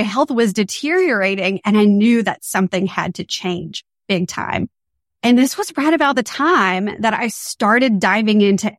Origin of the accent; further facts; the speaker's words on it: Louisiana, United States; also born or lived in Washington, District of Columbia, United States; I'm originally from Louisiana. You probably know that Louisiana is known for its amazing food.